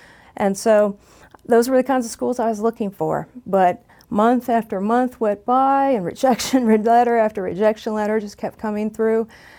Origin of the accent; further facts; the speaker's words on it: Midwest, United States; I'm from the Midwest.